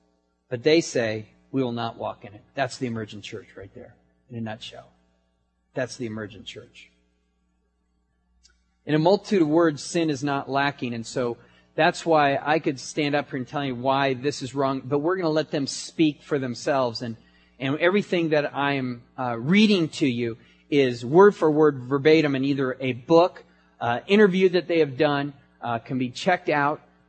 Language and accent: English; San Diego, California, United States; I grew up in San Diego. I've seen many of these. All I have to do is cross the border.